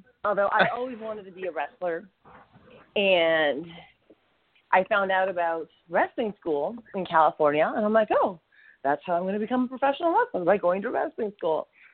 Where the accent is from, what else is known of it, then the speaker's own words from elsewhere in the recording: Thunder Bay, Ontario, Canada; Canada's beautiful, and Northern Ontario is beautiful